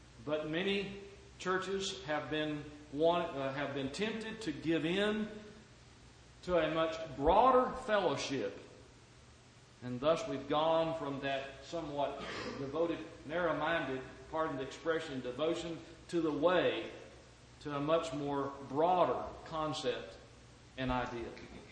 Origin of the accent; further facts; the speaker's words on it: Dallas, Texas, United States; I remember in the early 60s, growing up in South Dallas